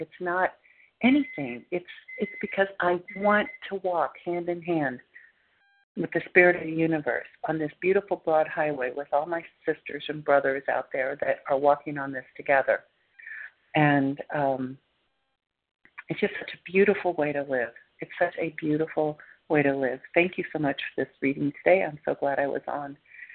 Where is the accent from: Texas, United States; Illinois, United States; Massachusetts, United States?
Texas, United States; Plano; Hi, good morning. … I'm from Plano, Texas.